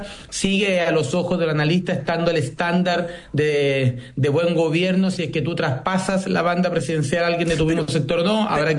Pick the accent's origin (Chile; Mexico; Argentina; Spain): Chile; va a haber cosas que nos hacen sentir orgullosos como chilenos